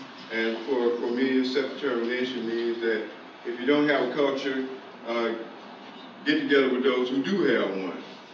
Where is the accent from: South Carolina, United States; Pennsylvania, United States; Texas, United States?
South Carolina, United States; Charleston; I'm from Charleston, South Carolina. I'm an elder in the Gullah Geechee Nation.